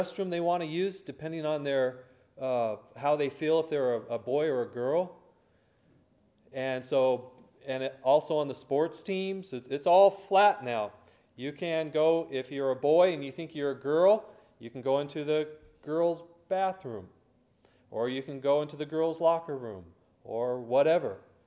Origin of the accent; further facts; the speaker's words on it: Washington, United States; also born or lived in Denver, United States; I guess I should root for the Seattle Seahawks because they're from my home state of Washington, but who knows? We lived in Denver for a while also